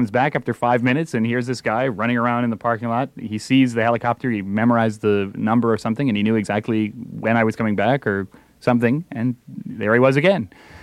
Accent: United States; and I'm American anyway

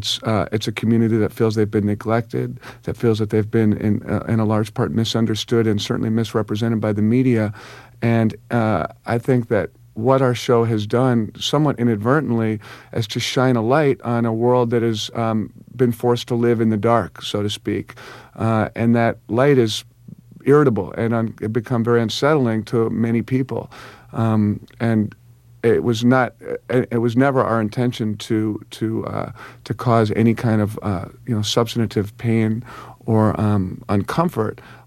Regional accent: Westchester, New York, United States; when I was growing up in Westchester, New York

